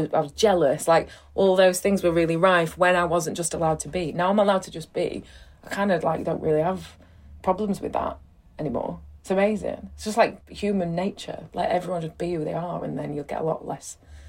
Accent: Rotherham, Yorkshire and the Humber, United Kingdom; I did have this T-shirt that said Rotherham is the new Berlin

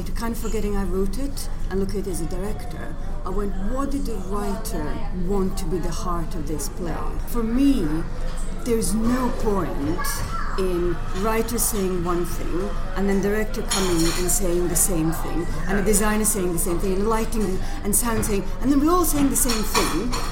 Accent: Croatia; So I am from Croatia originally, and I started as a dancer before I did any theatre, proper theatre training.

